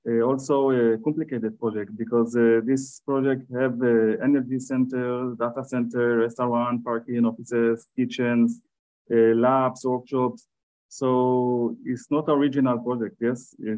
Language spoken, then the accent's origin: English; Tel Aviv, Tel Aviv District, Israel; English is a second language; I'm from Tel Aviv, Israel.